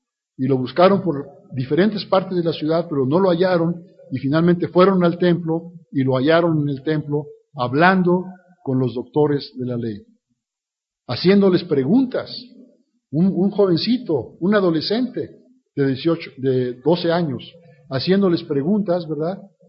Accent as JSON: {"language": "Spanish", "country": "Mexico", "also_born_or_lived": "Chihuahua / Guadalajara", "said": "yo salí de México realmente, pero estuve muchos años en Chihuahua, 12 años sirviendo a la congregación de Chihuahua y 8 años y medio en la de Guadalajara"}